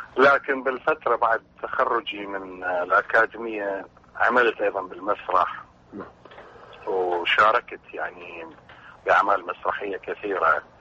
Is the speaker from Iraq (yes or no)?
yes; Baghdad, Baghdad Governorate, Iraq; أنا بغدادي طبعا.